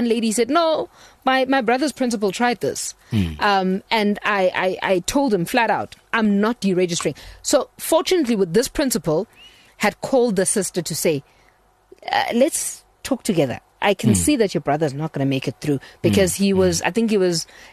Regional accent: Eastern Cape, South Africa; I'm from the Eastern Cape. But I went to a school in the Eastern Cape.

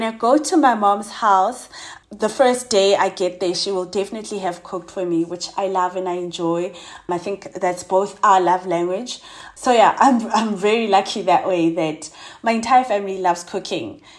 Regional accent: South Africa; there's still so much work to do to get us to a place where we just as seen as and as celebrated South African food, our food is as celebrated as the pastas and the American burgers of the world.

